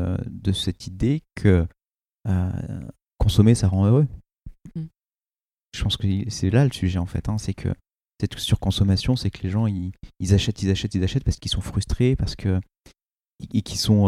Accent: Oyonnax, Auvergne-Rhône-Alpes, France; Je suis un petit provincial, j'ai grandi à Oyonnax, dans l'Ain.

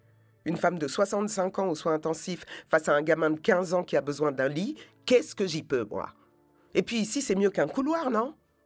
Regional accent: Senegal; now in Nancy, France; Je viens du Sénégal. J'ai 25 ans. J'habite Nancy. Depuis 4 ans. Quai Claude Lelorrain.

